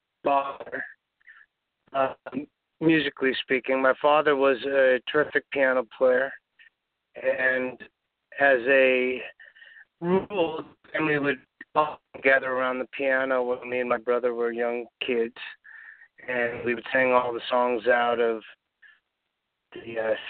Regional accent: Los Angeles, California, United States; moved away as an adult; I was born and raised in Studio City, California, Los Angeles.

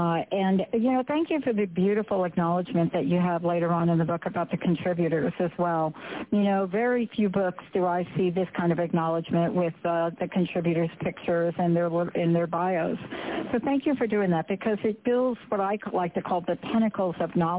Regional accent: New York City, New York, United States; Hey, I'm a girl from the Bronx.

